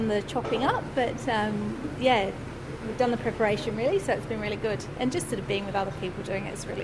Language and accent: English; Alice Springs, Northern Territory, Australia; I'm from Alice Springs.